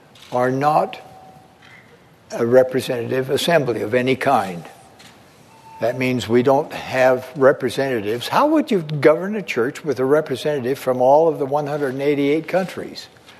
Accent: United States; We are white. And we are American.

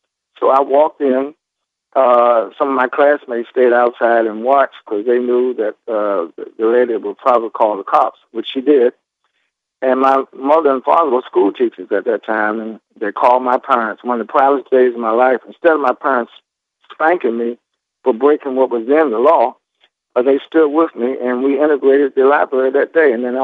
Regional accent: Oxford, North Carolina, United States; Oxford, North Carolina, tobacco plantation town. It's my hometown. Mm-hmm. I grew up in Granville County.

